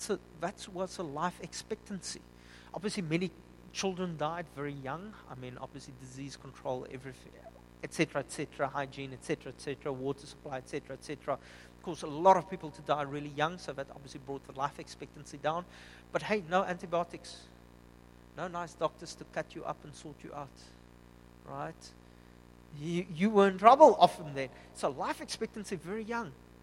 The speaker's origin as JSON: {"language": "English", "town": "Upington", "region": "Northern Cape", "country": "South Africa", "said": "I'm from Upington, and let me tell you, in the desert, there's nothing."}